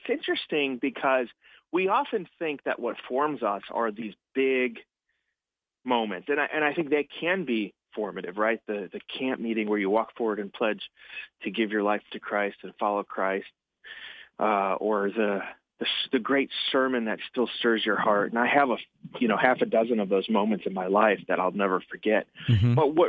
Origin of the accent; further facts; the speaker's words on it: Chicago, Illinois, United States; I grew up in the Chicago suburbs, born and raised there, and I still have some fondness for my home state and home city, you know, so I'm consider myself a Midwesterner.